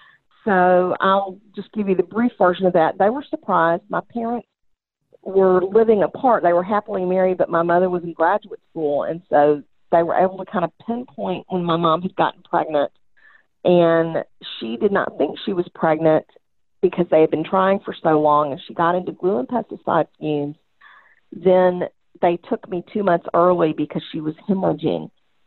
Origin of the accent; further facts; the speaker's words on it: Atlanta, Georgia, United States; And so I was born in Atlanta, Georgia, the first person in seven generations of my family not born in Tennessee, but my dad had a business there, so we lived there, and I was born.